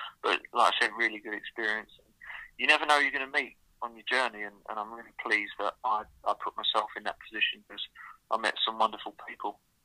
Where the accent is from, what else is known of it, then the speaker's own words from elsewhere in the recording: Southend-on-Sea, East of England, United Kingdom; a lot of people know I'm from Southend and I'm very proud of that.